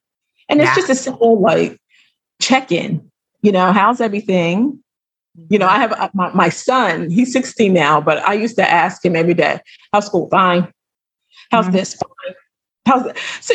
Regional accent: Pennsylvania, United States; now in Bahamas; I live in the Bahamas right now. I'm from Pennsylvania, but I live in the Bahamas.

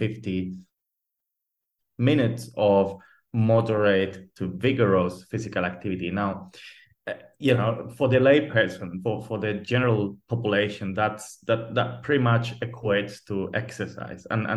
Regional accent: Spain; I've been in many places actually. So been in Australia, New Zealand, Denmark, Portugal, and now back into my home country, which is Spain.

